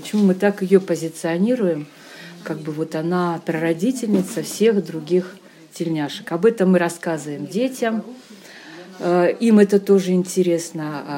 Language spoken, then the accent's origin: Russian; Leningrad Oblast, Russia; born there; я вообще родилась в Ленинградской области. И, конечно, очень нежно и трепетно относилась. Рядышком город Сихвин, знаете, такой легендарный. Город купеческий, город, где много мастеров.